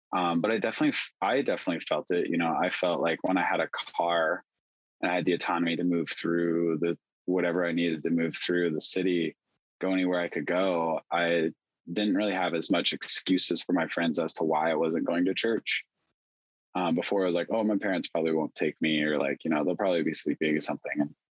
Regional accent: Texas, United States; well, I'm from Texas. Everything's huge in Texas.

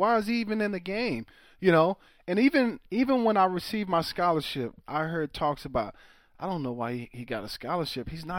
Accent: Waco, Texas, United States; the town I grew up in Waco

